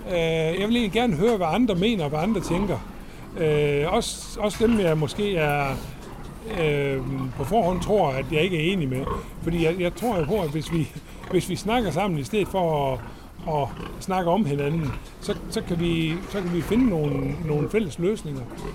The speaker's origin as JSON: {"language": "Danish", "town": "Horsens", "region": "Central Denmark Region", "country": "Denmark", "said": "Jeg er fra Østjylland, fra Horsens, og der har mine forældre gård i mange år. Og jeg er egentlig født på en kvægård"}